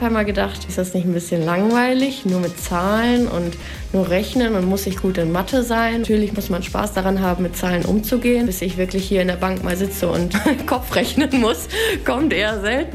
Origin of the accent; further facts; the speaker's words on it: Hüllhorst, North Rhine-Westphalia, Germany; Ich komme aus Hüllhorst